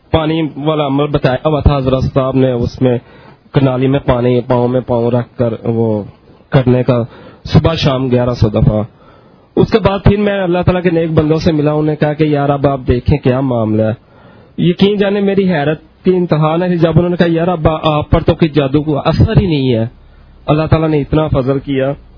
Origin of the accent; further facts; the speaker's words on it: Gujranwala, Punjab, Pakistan; میں گوجرانوالہ سے ہوں